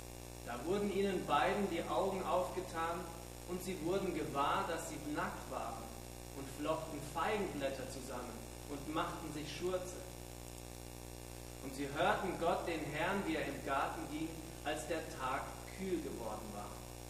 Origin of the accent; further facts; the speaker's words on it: Schopfheim, Baden-Württemberg, Germany; Ich komme auch aus Schopfheim.